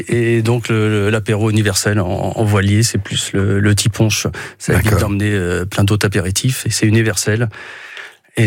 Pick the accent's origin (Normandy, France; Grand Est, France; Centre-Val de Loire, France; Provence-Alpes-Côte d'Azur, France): Centre-Val de Loire, France; comme on vient du Véron